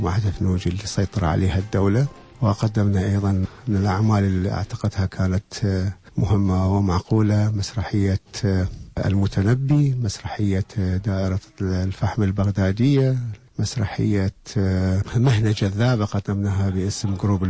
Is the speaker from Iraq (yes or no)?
yes; Iraq; moved away; مدينتي هي الطريفة، المدينة الصغيرة الجميلة الفقيرة، تقع على ضفاف دجلة ويحوطها دجلة من 3 جهات